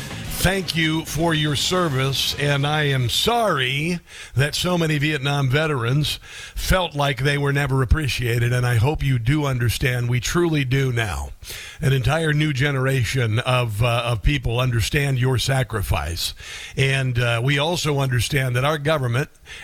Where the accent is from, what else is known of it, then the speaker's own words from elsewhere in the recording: Iowa, United States; I come from the Midwest in Iowa, where people fight tooth and nail to get a job at the slaughterhouse, or fight tooth and nail for roofing jobs and whatnot.